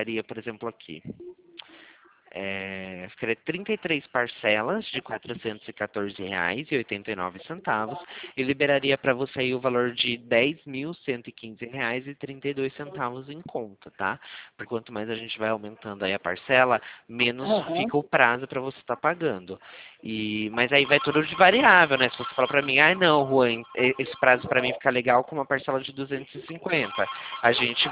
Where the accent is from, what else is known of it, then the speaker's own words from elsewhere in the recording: Limeira, São Paulo, Brazil; como eu sou daqui de Limeira